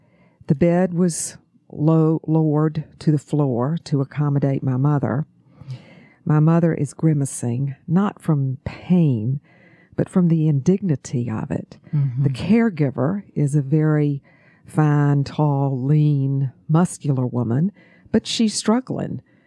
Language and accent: English; Augusta, Georgia, United States; accent: Southern; I am from Augusta, Georgia, and I think sometimes my accent will give me away.